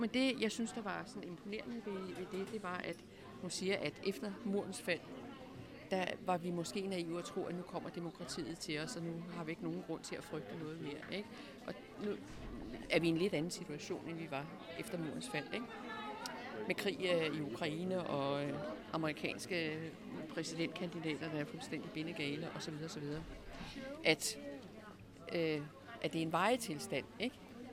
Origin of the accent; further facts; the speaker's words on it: Hellerup, Capital Region of Denmark, Denmark; Hellerup.